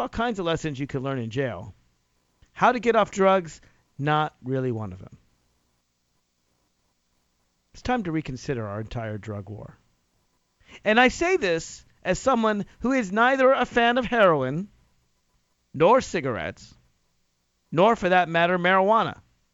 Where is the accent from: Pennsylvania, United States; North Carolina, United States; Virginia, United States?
Virginia, United States; The lowest priced cigarettes in the country are in my home state of Virginia.